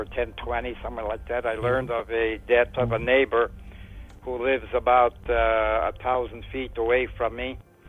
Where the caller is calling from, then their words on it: Wisconsin, United States; I'm calling from Wisconsin.